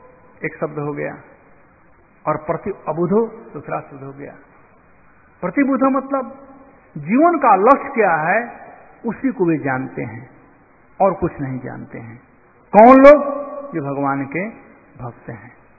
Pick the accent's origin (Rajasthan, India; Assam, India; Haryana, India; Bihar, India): Bihar, India; हमारे यहां बिहार में पुरनिया के समान बोल रहे हैं, पुरनिया मतलब पूर्व